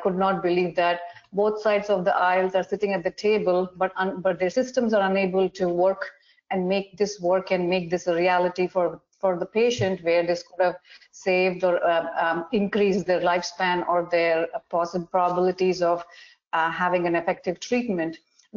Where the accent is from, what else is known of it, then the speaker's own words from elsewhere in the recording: India; I did my major in architecture growing up in India